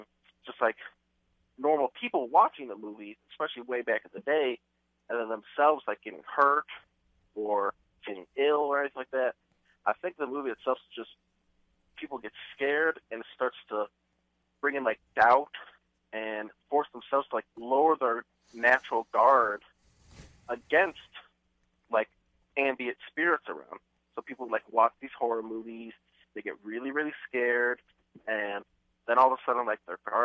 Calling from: Whiting, Indiana, United States; Whiting, Indiana.

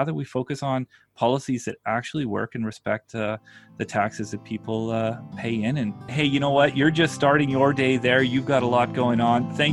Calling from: Moose Jaw, Saskatchewan, Canada; So I'm talking today from Moose Jaw, Saskatchewan. That's as far as anybody in Toronto or Ottawa in the middle of Canada is concerned. I live in the middle of nowhere.

